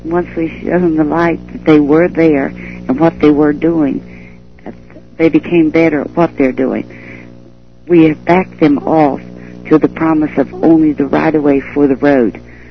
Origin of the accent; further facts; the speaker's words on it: United States; I'm not an outsider. I'm an American. I'm one of those 50 stars.